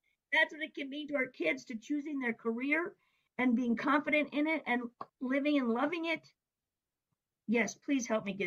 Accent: Rochester, Minnesota, United States; And you have to remember, I come from Rochester, Minnesota, home of the Mayo Clinic.

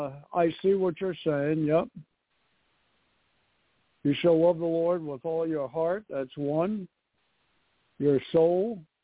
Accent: New York City, New York, United States; But I'm from New York City, so I'm rude.

